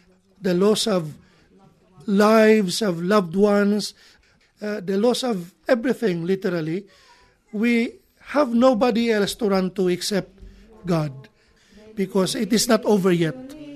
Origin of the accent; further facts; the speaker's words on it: Guiuan, Eastern Visayas, Philippines; I come from Giwan, Eastern Samar.